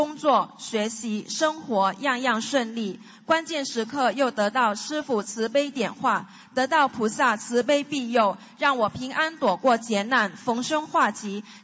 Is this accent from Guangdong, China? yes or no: yes; Guangdong, China; 我的老家在广东